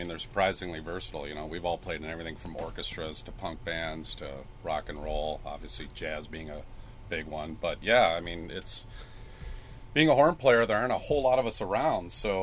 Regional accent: Minnesota, United States; Watonwan County, that's where I grew up, yeah. Working on getting a gig in my hometown.

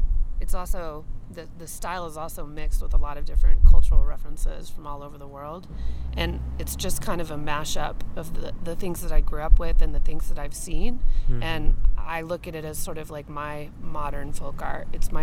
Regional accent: Denver, Colorado, United States; now in Los Angeles, United States; I grew up in Denver, but I've lived on the West Coast for about 20 years. I currently live in Los Angeles.

